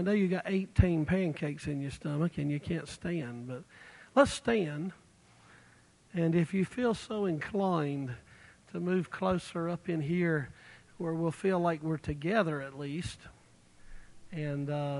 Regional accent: North Carolina, United States; I began a leadership retreat, for lack of better terms, down in North Carolina, my hometown, homeland.

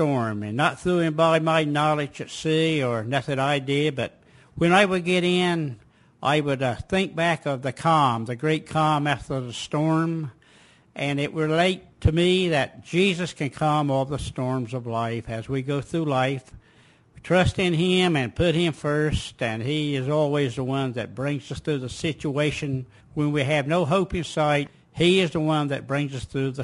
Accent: Harkers Island, North Carolina, United States; the Outer Banks, Harker's Island to be exact. It's right near Cape Lookout National Seashore Park.

